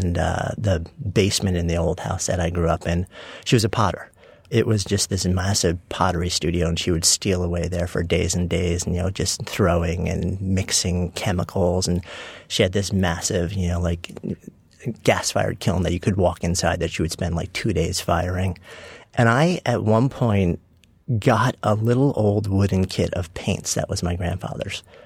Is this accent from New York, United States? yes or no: yes; Port Washington, New York, United States; I grew up in a suburb of New York City, Port Washington, also known as East Egg